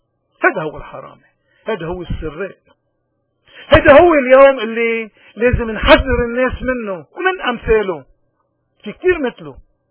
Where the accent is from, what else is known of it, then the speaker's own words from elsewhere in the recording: Lebanon; ونحن كلبنانيين من وقت من وجد التاريخ موجودين، ولأنه عنا هالثقافة هيدي بعدنا موجودين، ولأنه عنا هيدي الثقافة أرضنا مقدسة